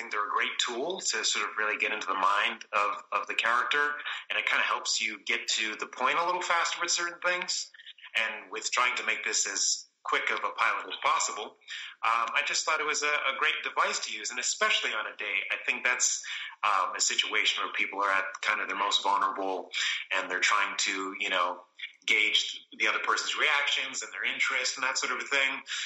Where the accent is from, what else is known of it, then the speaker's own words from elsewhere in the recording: New Bedford, Massachusetts, United States; now in New York City, United States; I am from the Boston area originally, specifically New Bedford.